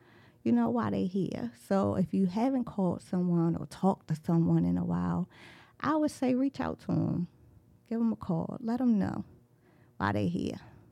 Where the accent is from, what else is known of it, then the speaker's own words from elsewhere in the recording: Baltimore, Maryland, United States; And I'm from Northeast Baltimore.